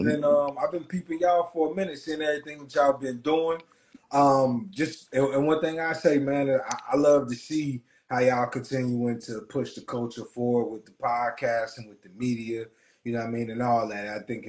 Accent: Alabama, United States; down here from the Radcliffe area, by way of Alabama. I'm originally from Bama, you know what I'm saying?

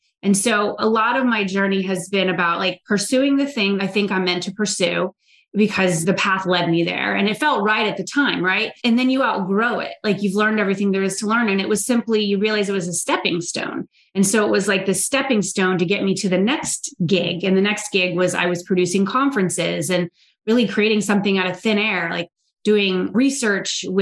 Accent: Florida, United States; also born or lived in Georgia / New York City; And it's so not the scene of my earlier life growing up in Florida and Georgia.

